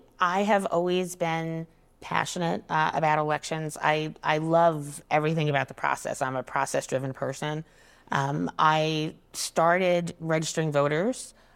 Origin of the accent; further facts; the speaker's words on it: Flushing, New York, United States; now in Arizona, United States; which is why my accent is not quite as strong as it might otherwise be, because I am from Flushing.